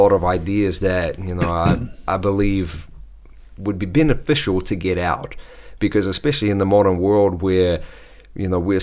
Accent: Russia; moved away; going right back to, you know, growing up in Russia, moving here, experiencing all these different things

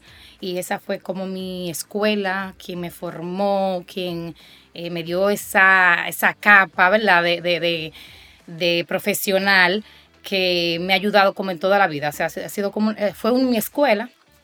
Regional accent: Santiago, Dominican Republic; now in Puerto Plata, Dominican Republic; nací, me crié en Santiago, estudié toda mi vida, entonces ahora en los últimos años vivo entre Santiago y Puerto Plata, en un campo de Puerto Plata, orgullosamente.

